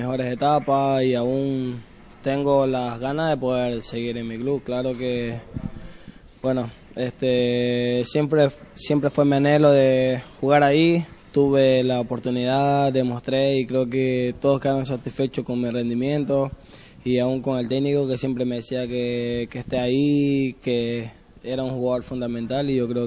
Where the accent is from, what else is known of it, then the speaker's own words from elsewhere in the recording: Babahoyo, Los Ríos, Ecuador; Sí, claro, Ecuador y en Babahoyo, donde mi tierra natal, bien dicho.